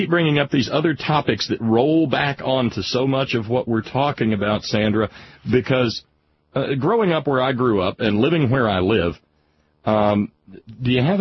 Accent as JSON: {"language": "English", "region": "the South", "country": "United States", "said": "I'm sorry, Yankee just comes out of my mouth, I'm a Southerner."}